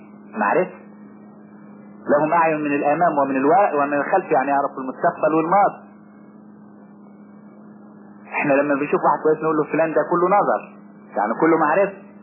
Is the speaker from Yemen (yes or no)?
no; Egypt; عندنا في مصر